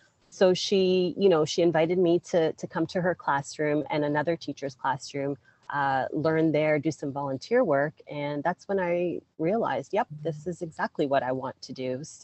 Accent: Ontario, Canada; I am from the Greater Toronto Area, so up here in Canada.

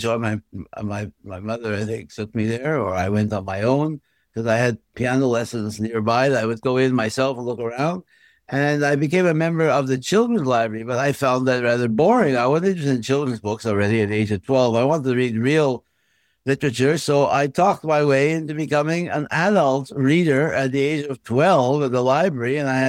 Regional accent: Montreal, Quebec, Canada; Well, I grew up in the Mile End neighborhood of Montreal. I went to the Talmud Torahs, the day school, and then to Herzliya, the day high school.

